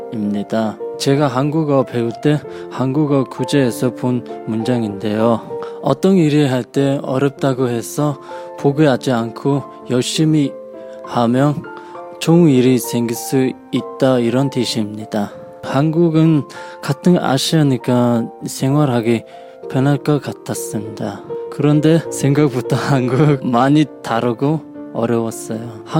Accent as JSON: {"language": "Korean", "country": "Mongolia", "second_language": "Korean", "moved": "as an adult", "lives_now": "South Korea", "said": "저는 몽골에서 오는 30살 … 한국에 온 지 2년 좀 됐어요."}